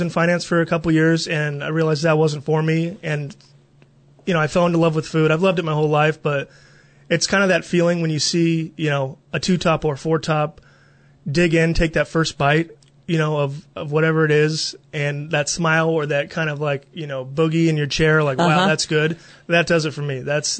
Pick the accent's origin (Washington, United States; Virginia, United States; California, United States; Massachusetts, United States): California, United States; Los Angeles; things at Lucy's that I've used from growing up in Los Angeles in restaurants to Naples, Florida, Denver, Colorado.